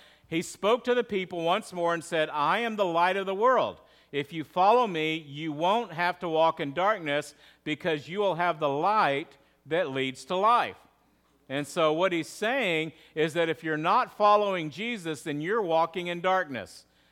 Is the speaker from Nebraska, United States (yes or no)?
no; Texas, United States; And listen, I grew up in West Texas, and we were close enough to Carlsbad, New Mexico